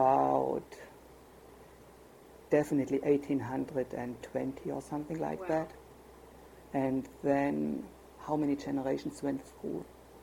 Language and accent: English; Neuhausen, Baden-Württemberg, Germany; also born or lived in Reutlingen; I was only born in Reutlingen. I grew up in Neuhausen, that is 9 kilometers from Reutlingen, near the Swabian Alp, and my mother's family lived there for at least 700 years.